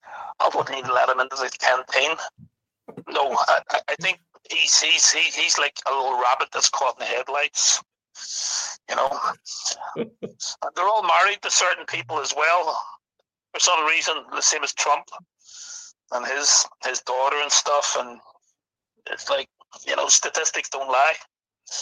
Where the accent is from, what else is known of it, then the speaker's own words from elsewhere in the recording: Belfast, Northern Ireland, United Kingdom; Growing up in Belfast, you just see straight through it, mate.